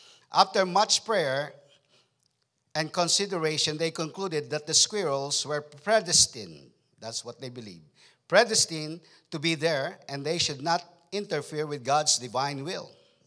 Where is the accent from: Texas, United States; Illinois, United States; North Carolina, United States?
Texas, United States; I have my cowboy boots, so I'm from Texas.